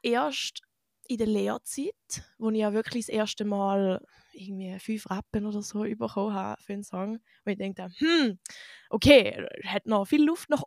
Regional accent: St. Gallen, Switzerland; Ich komme aus St. Gallen und mache das Ganze sicher schon 7-8 Jahre.

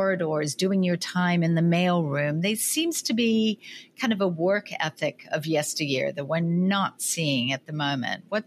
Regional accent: Australia; But you were just in Australia, and I know that it's burgeoning there, and that's my hometown. That's where I'm from

